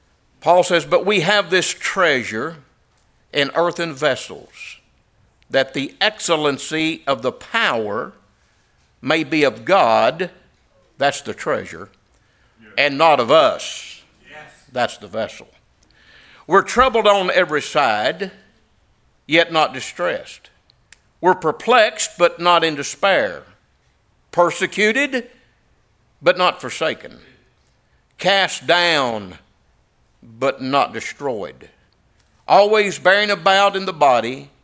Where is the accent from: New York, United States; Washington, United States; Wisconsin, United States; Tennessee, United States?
Tennessee, United States; Maynardville; And when they introduced me, they mentioned that I was from Maynardville.